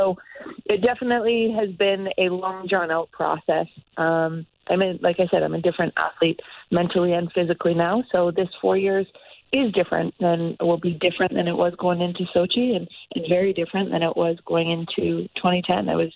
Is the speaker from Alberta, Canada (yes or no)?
yes; Calgary, Alberta, Canada; I'm born and raised in Calgary, so being around Canada Olympic Park, now Winsport, and growing up in the mountains